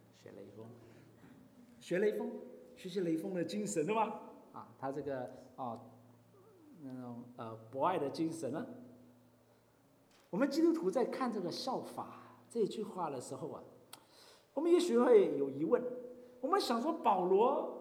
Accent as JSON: {"language": "Chinese", "country": "China", "said": "所以我们中国人也有一句话来形容这样的情况"}